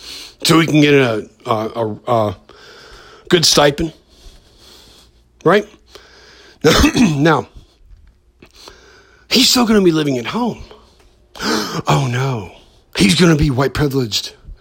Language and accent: English; United States; Well, I'm an American and I have roots in I'm like Icelandic.